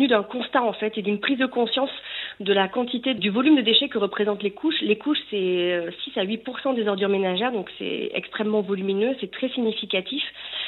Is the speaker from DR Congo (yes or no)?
no; Bordeaux, Nouvelle-Aquitaine, France; le masque plus particulièrement près de Bordeaux puisque nous sommes bordelais.